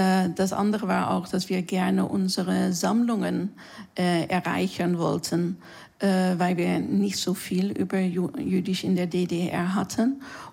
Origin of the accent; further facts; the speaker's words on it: Netherlands; German is a second language; now in Berlin, Germany; ich komme aus den Niederlanden